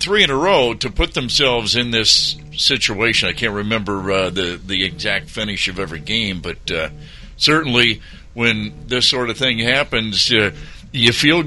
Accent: Ohio, United States; I grew up in South Central Ohio and rooting for the Bengals

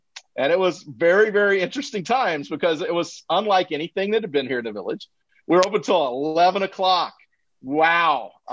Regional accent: Georgia, United States; I grew up in Georgia. My wife grew up in Virginia. So we were kind of used to trees and mountains and hills and seasons and things like that.

